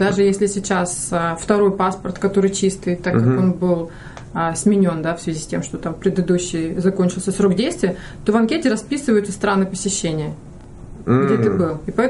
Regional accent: Far East, Russia; Вот, например, я с Дальнего Востока, правильно? У нас консульство американское было во Владивостоке.

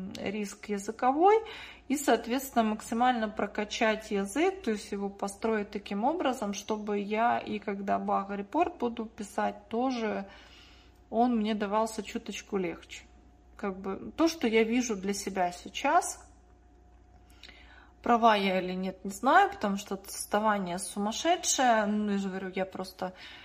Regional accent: Ukraine; А я с Украины, поэтому.

